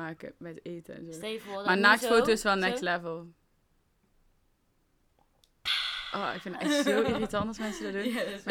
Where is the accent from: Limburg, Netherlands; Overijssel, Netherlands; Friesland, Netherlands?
Limburg, Netherlands; Ik ben een Limburger, ik ken deze woorden niet.